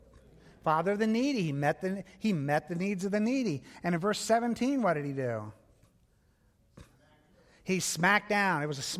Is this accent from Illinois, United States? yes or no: yes; Chicago, Illinois, United States; her friend was married to one of my best friends from we grew up together in Chicago